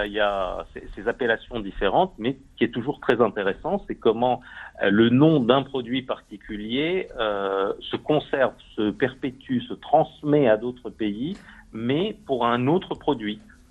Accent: Paris, Île-de-France, France; Alors moi, je suis parisien

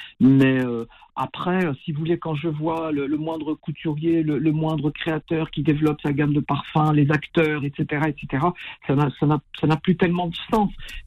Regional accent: Algeria; moved away; je suis algérien et j'ai vécu en Algérie lorsque j'étais jeune

